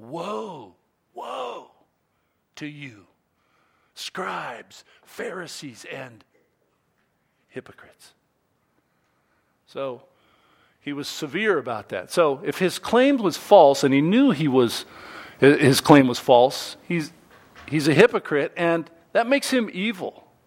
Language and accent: English; Torrance, California, United States; also born or lived in Oregon; I was born in Torrance, you know. Lived in California most of my life, in Oregon.